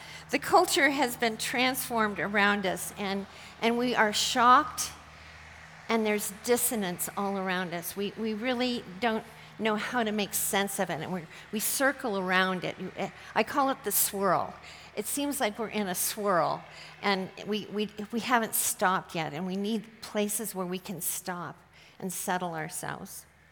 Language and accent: English; United States; But I also realized there was this entitlement that I am struggling with, that things as an American, I expect to have the freedom to walk on this grocery aisle in the direction I want to go to get that thing